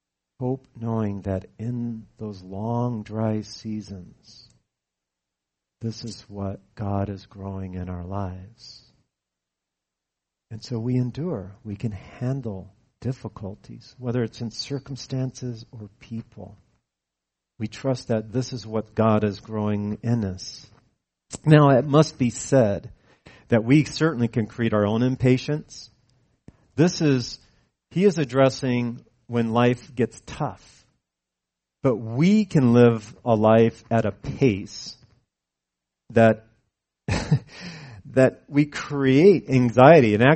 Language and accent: English; California, United States; And so this was when, you know, I'm from California, and I've never, you know, I don't know if I'd ever been on a farm.